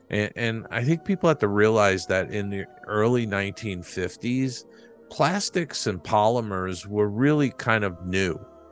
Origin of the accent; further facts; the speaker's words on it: East Coast, United States; and that's because I grew up on the East Coast.